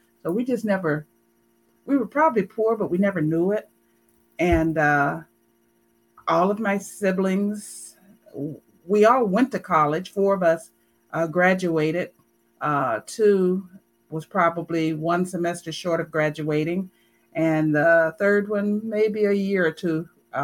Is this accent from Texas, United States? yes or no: no; Chattanooga, Tennessee, United States; born there; I was born on April 7th, 1951, in Chattanooga, Tennessee.